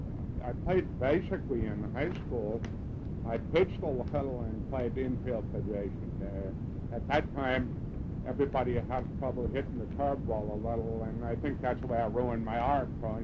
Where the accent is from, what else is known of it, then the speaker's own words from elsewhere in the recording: San Francisco, California, United States; Yes, we grew up in San Francisco, and I have one brother, no sisters